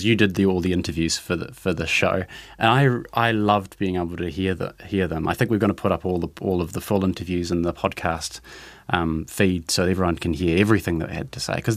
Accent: Hamilton, Waikato, New Zealand; I grew up in Kirikiriroa in Hamilton, and that city's built on land which was confiscated from Waikato Tainui during this war.

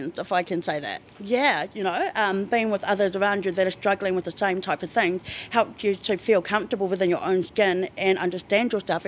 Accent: Tauranga, Bay of Plenty, New Zealand; I'm from Tauranga, and I am an addict.

